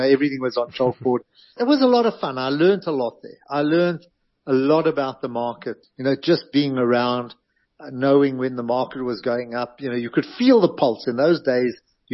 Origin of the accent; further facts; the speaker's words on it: Johannesburg, Gauteng, South Africa; I grew up in Greenside, yeah.